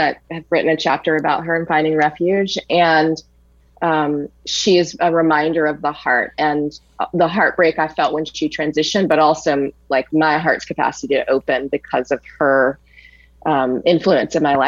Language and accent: English; Richmond, Virginia, United States; And at the same time, I'm from Richmond, Virginia.